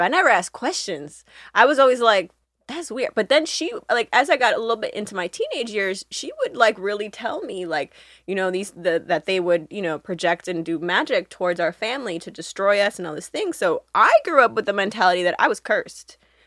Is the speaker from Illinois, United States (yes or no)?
yes; Chicago, Illinois, United States; I'm from Chicago, born and raised.